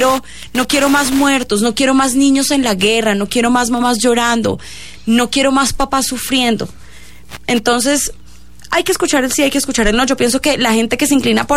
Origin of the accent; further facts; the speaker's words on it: Sogamoso, Boyacá, Colombia; yo vengo de un departamento, todos conocen que yo vengo de Boyacá. En Boyacá hubo un tiempo en el que no se podía... Yo soy de Sogamoso.